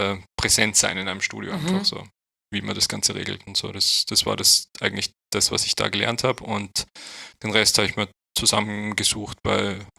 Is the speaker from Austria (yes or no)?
yes; Austria; also born or lived in Bosnia and Herzegovina; Aber ich bin in Österreich aufgewachsen. Also wir sind mit, ich glaube, ich war 1 Jahr alt oder 2 Jahre alt, wie wir geflüchtet sind.